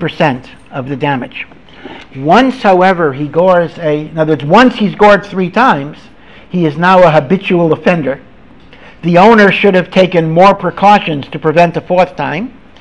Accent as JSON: {"language": "English", "town": "Hartford", "region": "Connecticut", "country": "United States", "tie": "born or raised there", "said": "I grew up in Hartford, Connecticut, and Rav Moshe Feinstein used to come to Hartford every for 2 weeks in the summer."}